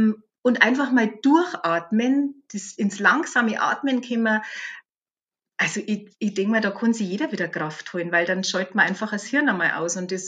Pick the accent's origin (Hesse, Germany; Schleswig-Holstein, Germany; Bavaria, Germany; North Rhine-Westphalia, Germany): Bavaria, Germany; Ich komme aus dem Chiemgau, Chiemsee, Chiemgauer Alpen. Oberbayern